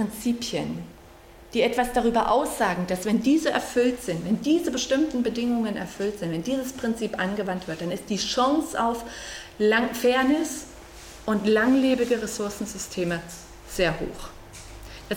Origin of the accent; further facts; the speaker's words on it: East Germany, Germany; Stellen Sie sich vor, ich komme ja aus dem Osten. Also ich bin noch in der Zeit in einem Land groß geworden, wo man das Auto immer ewig selber reparierte.